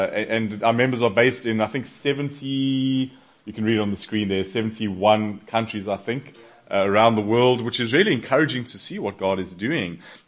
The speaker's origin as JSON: {"language": "English", "town": "Johannesburg", "region": "Gauteng", "country": "South Africa", "said": "I am from South Africa, from Johannesburg."}